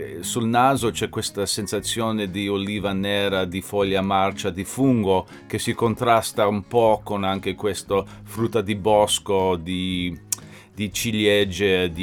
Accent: New York, United States; io ho cresciuto nei ristoranti in New York negli anni 70, 80, 90

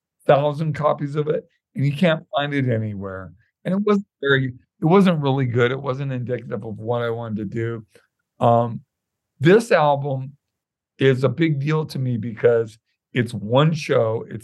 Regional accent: Santa Monica, California, United States; which I grew up in Santa Monica, so it's a big deal.

